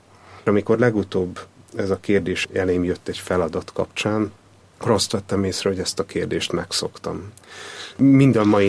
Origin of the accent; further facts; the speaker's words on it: Kecskemét, Bács-Kiskun, Hungary; 1975-ben születtem, és Kecskeméten nőttem fel. A kecskeméti református gyülekezetbe jártam. Nagyapám református lelkész volt, és a szüleim is hitben neveltek.